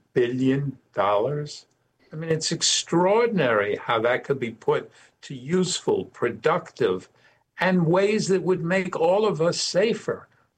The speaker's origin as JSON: {"language": "English", "region": "New York", "country": "United States", "said": "I'm a New Yorker, so it takes a lot to really get to me on the threat level."}